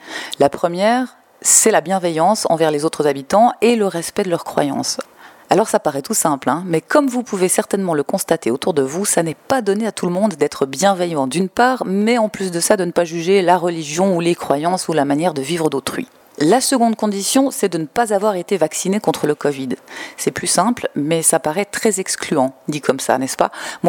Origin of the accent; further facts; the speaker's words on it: Fribourg, Switzerland; moved away as an adult; now in Paraguay; je viens du canton de Fribourg et je vis depuis 3 semaines dans une communauté au Paraguay avec mon mari et nos 2 filles de 12 et 14 ans.